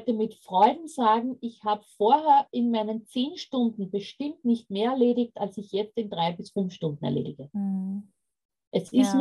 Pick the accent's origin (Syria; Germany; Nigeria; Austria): Austria; Und ich komme übrigens aus Österreich, habe ich auch noch nicht gesagt, ja. Also es ist ein anderes Land und ich liebe das Meer.